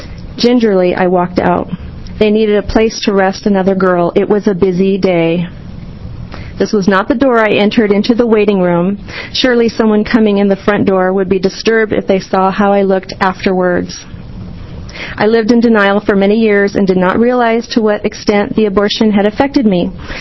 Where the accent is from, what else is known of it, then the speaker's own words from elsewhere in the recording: Oregon, United States; I'm from Almsville, here in Oregon.